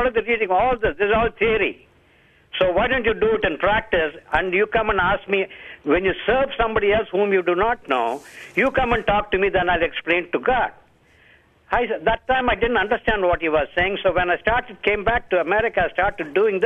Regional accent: India; And I'm from India

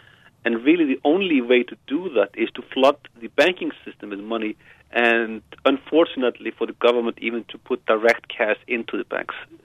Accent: Iceland; also born or lived in United States; now in United Kingdom; And in the 10 years I lived in the United States, I was always very happy to say I'm from Iceland.

